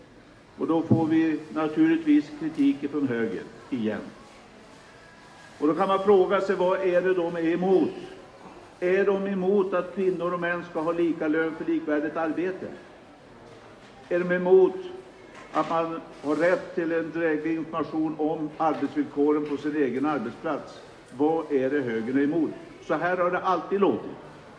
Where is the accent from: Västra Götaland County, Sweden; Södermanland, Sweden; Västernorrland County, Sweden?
Västernorrland County, Sweden; Jag är uppväxt i Ångermanlands inland.